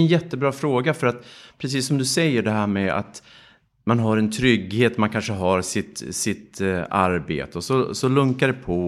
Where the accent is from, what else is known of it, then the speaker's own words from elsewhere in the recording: Sundborn, Dalarna County, Sweden; när jag växte upp i Sundborn i Dalarna, så var det väldigt mycket trädgård runt omkring mig.